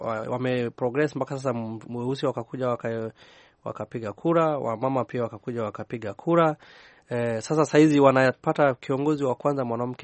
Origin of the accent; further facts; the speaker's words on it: Kilgoris, Narok County, Kenya; sehemu ambayo mimi natoka, sehemu ya Kilgoris